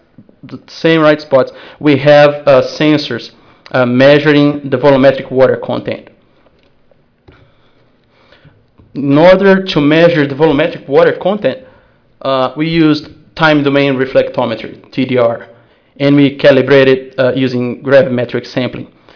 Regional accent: Brazil; English is a second language; now in Lubbock, United States; I'm from Brazil, and I hope you guys can understand me.

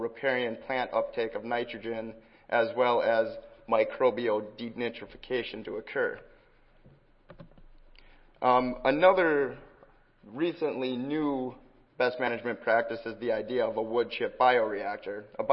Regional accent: Minnesota, United States; So more specifically, looking at my home state of Minnesota

